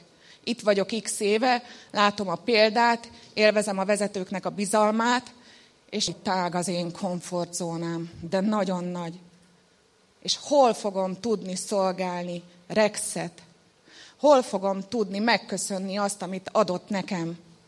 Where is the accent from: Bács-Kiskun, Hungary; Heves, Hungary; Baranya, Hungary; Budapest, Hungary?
Bács-Kiskun, Hungary; Móricgát; De én innen származom, az Alföldről, egy 500 fős kis faluból. Sokan azt sem tudják, hol van Móricz Gát.